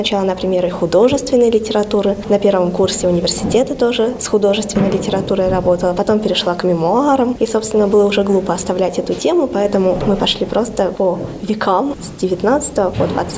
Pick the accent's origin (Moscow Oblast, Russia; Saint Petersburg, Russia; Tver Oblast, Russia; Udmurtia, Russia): Udmurtia, Russia; Izhevsk; now in Veliky Novgorod, Russia; Я приехала в Новгород из Удмуртской республики, из города Ижевск.